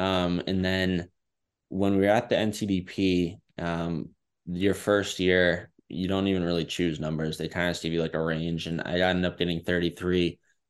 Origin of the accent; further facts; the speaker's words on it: Southborough, Massachusetts, United States; I grew up in Southwell, Massachusetts, and he grew up in Hopkinton, which is they're literally the shared border.